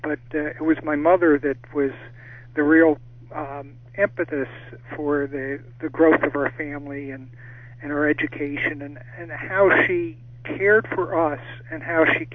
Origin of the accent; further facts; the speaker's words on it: Philadelphia, Pennsylvania, United States; also born or lived in Baltimore, Maryland; Well, I was born in Baltimore, Maryland, and when I was five, family moved to the Philadelphia area.